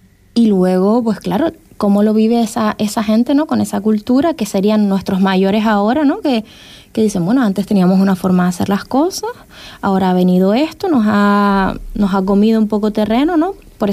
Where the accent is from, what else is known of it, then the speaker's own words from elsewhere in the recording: Canary Islands, Spain; also born or lived in Tenerife; Yo no soy de Corralejo, ni siquiera soy de Fuerteventura. Yo, mi abuela procede de aquí, pero bueno, yo soy de Gran Canaria, pero nacida en Tenerife, yo soy canaria de todas las islas, pero de Corralejo